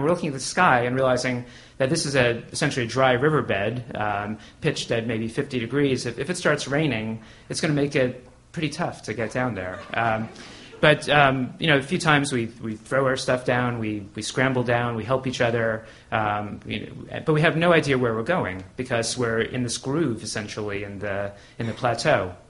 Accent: Brooklyn, New York, United States; two Jewish people from Brooklyn, and it's a camping story. And so, you know, growing up in Brooklyn

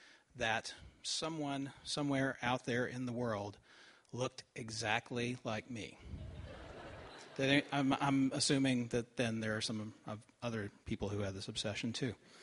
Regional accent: Knoxville, Tennessee, United States; I grew up in East Tennessee, in and around a small city called Knoxville, kind of an overgrown college town.

